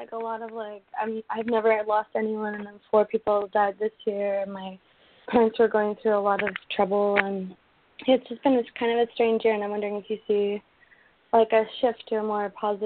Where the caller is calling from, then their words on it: Nova Scotia, Canada; I'm calling from Nova Scotia, Canada.